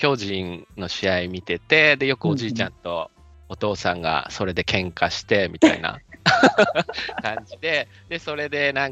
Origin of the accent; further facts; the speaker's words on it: Saitama, Japan; もう田舎、本当田舎の埼玉県生まれの埼玉育ちで、今年40歳か